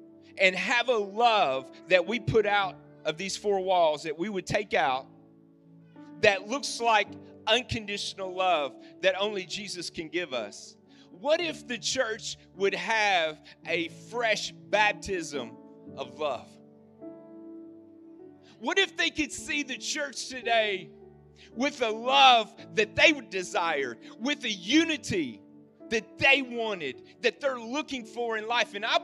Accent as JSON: {"language": "English", "town": "Reidland", "region": "Kentucky", "country": "United States", "tie": "born or raised there", "said": "We're from Paducah, Kentucky. I grew up in Reedland. You got a Reedland here? Played basketball for Reedland High School."}